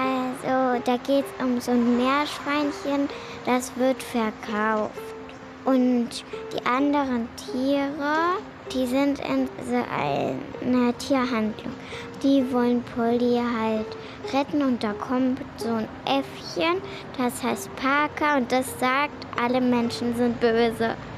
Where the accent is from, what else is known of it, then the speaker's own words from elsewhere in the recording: Frankfurt, Hesse, Germany; bin 8 Jahre alt und bin aus Frankfurt.